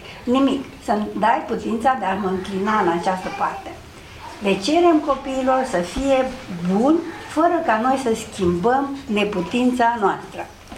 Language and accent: Romanian; Romania; noi mai ușurăm și soarta neamului nostru ca român